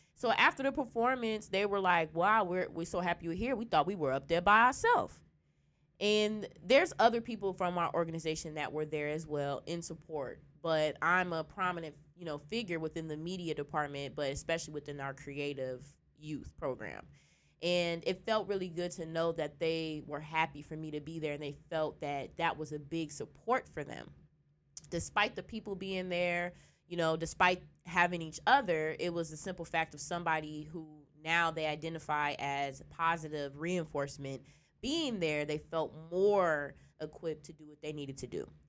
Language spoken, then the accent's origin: English; Midwest, United States; So I guess in that regard, I'm happy I was raised in the Midwest